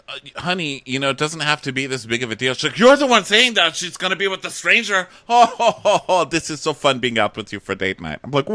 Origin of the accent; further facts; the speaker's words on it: Texas, United States; It just makes me so proud as a Texan to see that much gayness.